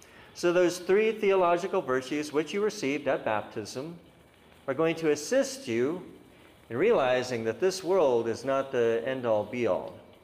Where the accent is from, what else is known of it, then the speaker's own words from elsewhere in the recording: Kellogg, Idaho, United States; also born or lived in Alaska; I said, well, I was born in Alaska. I was raised in Kellogg, Idaho. And I've lived all over the world.